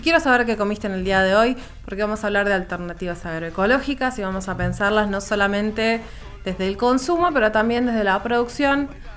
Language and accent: Spanish; Viedma, Río Negro, Argentina; Yo vengo de Patagones y Viedma, comarca Viedma-Patagones, sí. Patagones en Buenos Aires, Viedma en Río Negro.